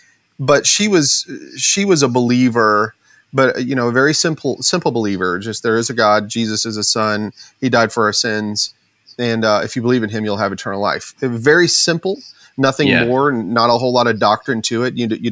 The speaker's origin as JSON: {"language": "English", "country": "United States", "said": "And so I was trying to understand, as an American, one of our things is life, liberty, and the pursuit of happiness, right?"}